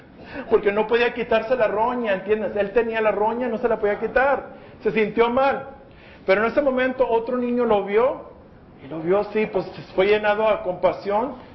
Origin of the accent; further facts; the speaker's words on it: United States; born there; porque yo nací en los Estados Unidos